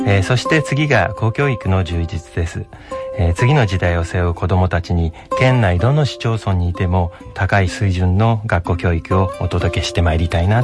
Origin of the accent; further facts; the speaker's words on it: Kamisato, Saitama, Japan; はい、上里町です。